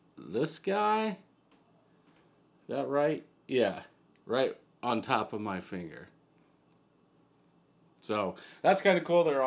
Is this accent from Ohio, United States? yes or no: no; Michigan, United States; And being from Michigan, I'm not, for NFL, I actually don't have a favorite team. But I guess since I'm from Michigan, it would kind of be Detroit, but whatever.